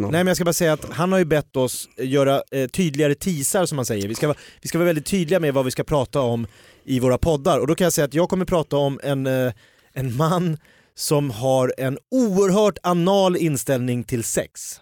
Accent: Jakobsberg, Stockholm County, Sweden; jag är från Jakobsberg

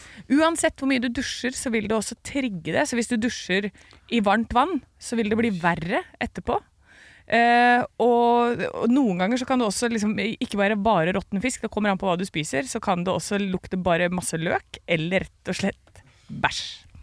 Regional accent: Oslo, Norway; also born or lived in Porsgrunn; Ja, oppvokst i Grorudalen.

